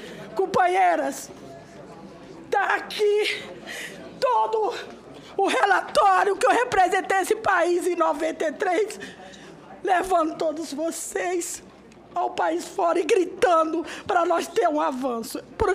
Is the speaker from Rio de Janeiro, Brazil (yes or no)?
yes; Rio de Janeiro, Brazil; porque eu sou do Rio de Janeiro.